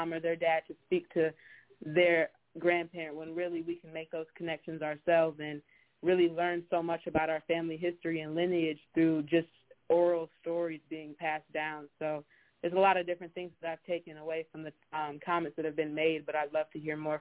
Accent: Michigan, United States; we grew up all in Michigan, all of us grew up in Michigan, and I think now that I've moved away and live in a different state that's, you know, 8-10 hours away

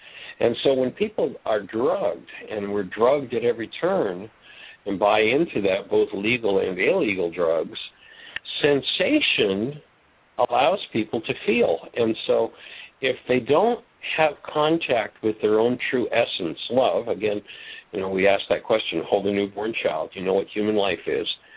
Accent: Ontario, Canada; Well, that's right up in my hometown area.

